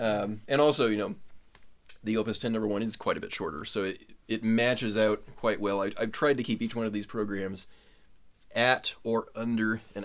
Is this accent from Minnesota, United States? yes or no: no; Springfield, Nebraska, United States; Well, I grew up in Nebraska, as I think I said. I grew up in a small town called Springfield. It's about 1,500 people, you know, maybe 20 minutes south of Omaha.